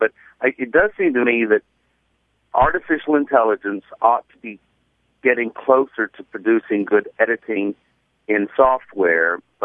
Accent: Texas, United States; We grew up in West Texas, and so I grew up saying things like, me and Brad are fixing to play golf.

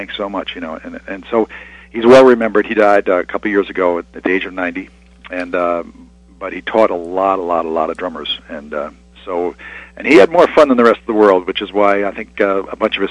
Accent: New York City, New York, United States; because I grew up in New York City.

